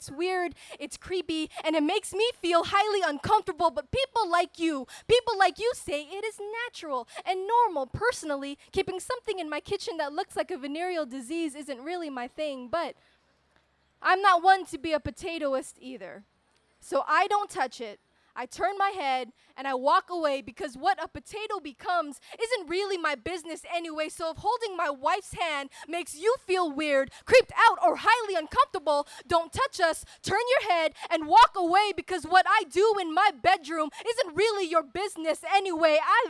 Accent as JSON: {"language": "English", "country": "Philippines", "said": "I am Filipino, trans, queer, and I just moved here from San Diego."}